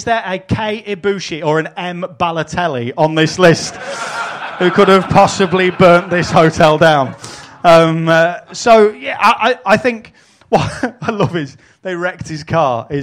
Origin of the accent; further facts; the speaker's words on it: United Kingdom; because we're British